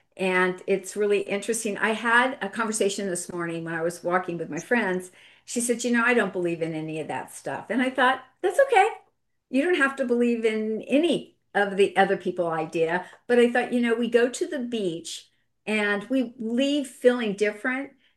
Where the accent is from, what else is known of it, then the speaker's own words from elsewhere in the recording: Japan; I was raised in Japan.